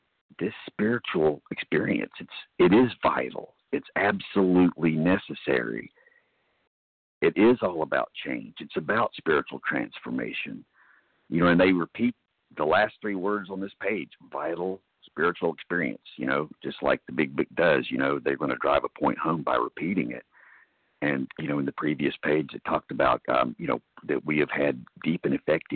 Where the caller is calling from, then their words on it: Cary, North Carolina, United States; I'm a recovered compulsive overeater, and I'm calling from Cary, North Carolina.